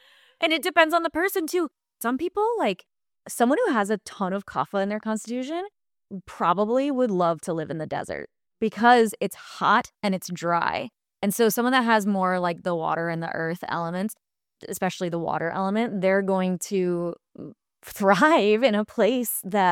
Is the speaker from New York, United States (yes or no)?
no; Michigan, United States; I'm from Michigan.